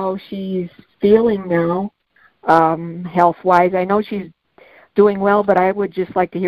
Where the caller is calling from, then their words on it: Courtdale, Pennsylvania, United States; I'm calling from Courtdale, Pennsylvania.